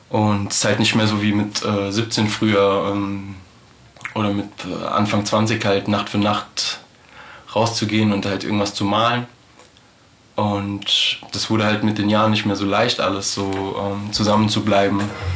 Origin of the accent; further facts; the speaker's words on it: Frankfurt, Hesse, Germany; wir sind halt alle in Frankfurt aufgewachsen